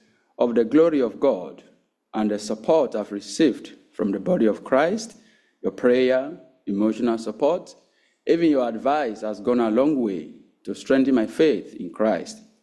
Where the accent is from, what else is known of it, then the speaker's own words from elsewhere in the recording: Nigeria; Originally, I'm from Nigeria.